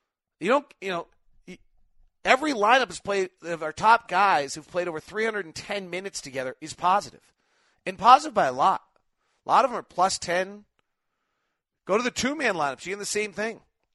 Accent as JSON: {"language": "English", "town": "Murray", "region": "Utah", "country": "United States", "said": "I'm from Murray, Utah."}